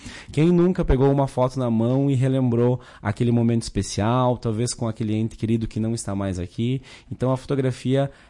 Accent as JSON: {"language": "Portuguese", "town": "São José do Ouro", "region": "Rio Grande do Sul", "country": "Brazil", "said": "Sou de São José do Ouro e estamos abrindo um estúdio aqui em Lagoa Vermelha"}